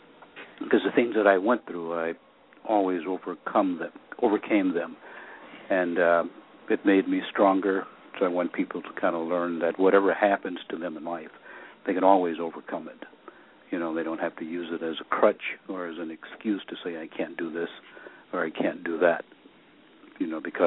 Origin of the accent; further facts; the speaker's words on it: Alabama, United States; born there; I was born in Alabama, the Deep South, and I came through the era of Jim Crowism, a lot of segregation, discrimination.